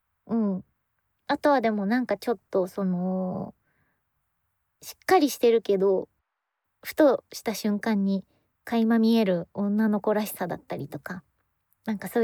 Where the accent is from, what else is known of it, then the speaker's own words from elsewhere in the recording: Gunma, Japan; 実は私群馬育ちなので